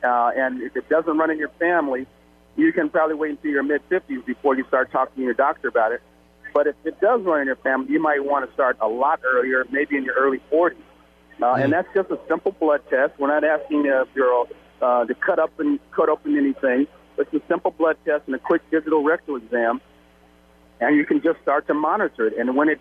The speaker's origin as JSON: {"language": "English", "town": "Los Angeles", "region": "California", "country": "United States", "tie": "born or raised there", "said": "But I grew up in Los Angeles, and where the Lakers and the Dodgers and USC and UCLA"}